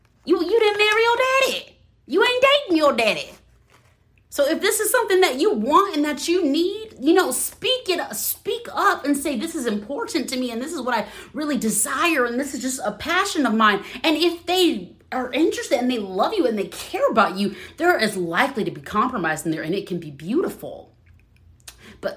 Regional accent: the South, United States; now in California, United States; I'm Black from the South. You know I dress up. But I live in California now.

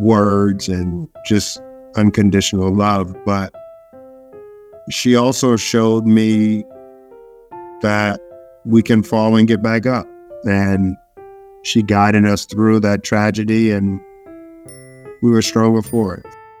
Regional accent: Dorchester, Massachusetts, United States; I was born and raised in Dorchester, Massachusetts.

